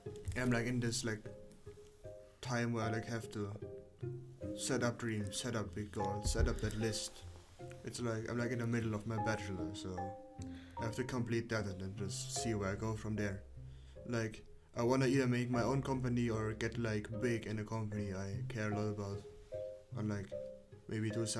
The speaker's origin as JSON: {"language": "English", "country": "Germany", "second_language": "English", "lives_now": "Austria", "said": "from Germany, but I've been living in Austria my almost entire life, so yeah, I'm pretty much both, I would say."}